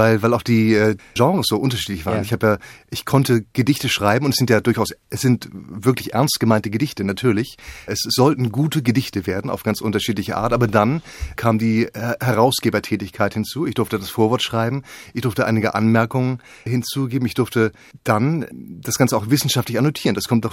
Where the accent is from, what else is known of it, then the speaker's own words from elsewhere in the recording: Schleswig-Holstein, Germany; now in Berlin, Germany; Also ich bin selbst aus Schleswig-Holstein, lebe aber in Berlin und war in Rom und so weiter.